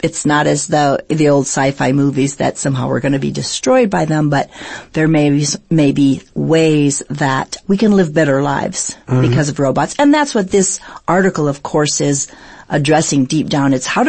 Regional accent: Canada; Yeah, I'm from Canada.

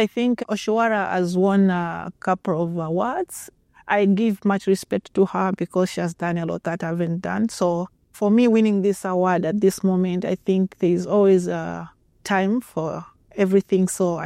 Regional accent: Zambia; Growing up in Zambia has never been easy, you know, more especially as a girl child

